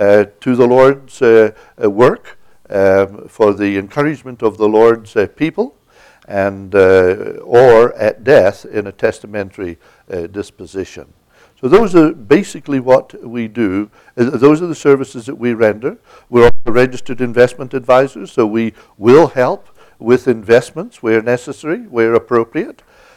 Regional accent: Scotland, United Kingdom; also born or lived in Angola / Zimbabwe; But when I go back to Scotland, they don't regard me as a Scot. I don't talk like a Scot. No, they don't think I'm a Scot. But I am proud to be a Scot, you know.

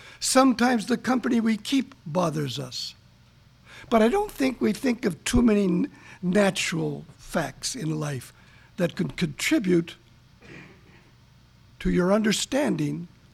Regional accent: Milwaukee, Wisconsin, United States; When we were growing up in Milwaukee, our family didn't really practice any religion.

